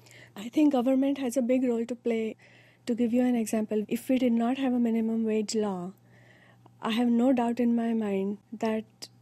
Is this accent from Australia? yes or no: no; India; moved away as an adult; now in Milford, United States; I grew up in India. I lived there until my early 20s.